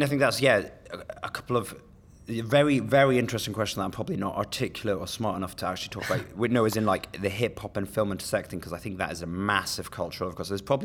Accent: Edinburgh, Scotland, United Kingdom; now in London, United Kingdom; But I'm born and bred Edinburgh, Scotland.

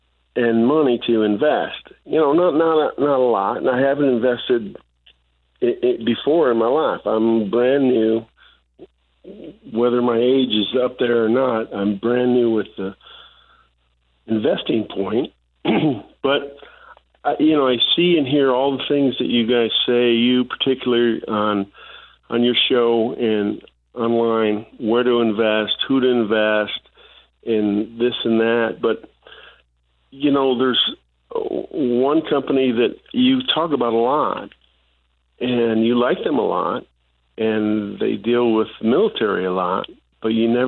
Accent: Michigan, United States; You know, Mom was from Texas and I was from Michigan, and it was just really different.

